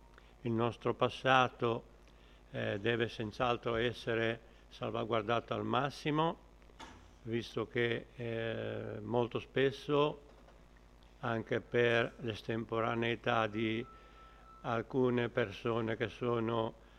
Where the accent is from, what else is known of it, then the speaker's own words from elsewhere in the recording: Liguria, Italy; insegni ai ragazzi a parlare genovese, perché per me perdere il nostro dialetto è una cosa che mi fa veramente prendere dei grossi pugni nello stomaco.